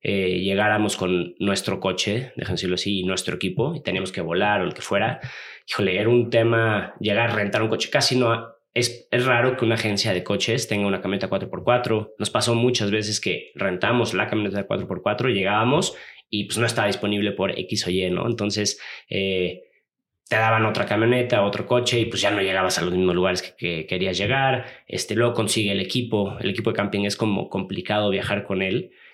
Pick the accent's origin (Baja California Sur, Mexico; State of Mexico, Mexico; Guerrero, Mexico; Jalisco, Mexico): Baja California Sur, Mexico; Los Cabos; Yo personalmente soy de Los Cabos. Ahí toda mi vida